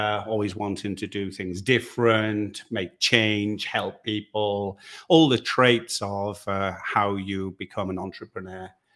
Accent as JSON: {"language": "English", "town": "Liverpool", "region": "North West England", "country": "United Kingdom", "tie": "born or raised there", "said": "So I was brought up in Liverpool."}